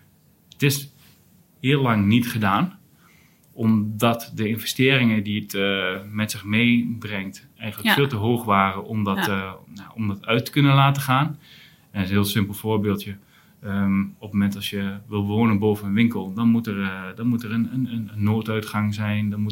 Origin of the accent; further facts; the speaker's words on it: Enschede, Overijssel, Netherlands; Heel simpel gezegd, de stad waar ik vandaan kom, Enschede